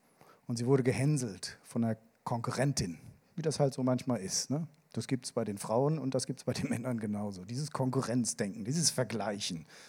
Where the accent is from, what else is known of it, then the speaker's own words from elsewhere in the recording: Koblenz, Rhineland-Palatinate, Germany; also born or lived in Krefeld; Geboren in diesem Land. Geboren in Krefeld übrigens. Aber aufgewachsen in Koblenz.